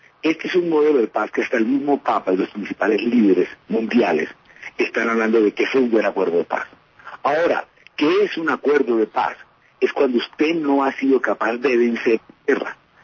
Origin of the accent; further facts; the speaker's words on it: Colombia; es que entre menos miles de muertos haya en mi país, de hermano colombiano, sobre todo de gente pobre, estrato 1, 2, vecinos